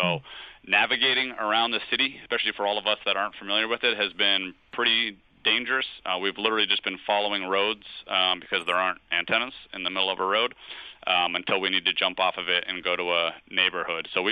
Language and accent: English; New England, United States; I guess because I grew up in New England.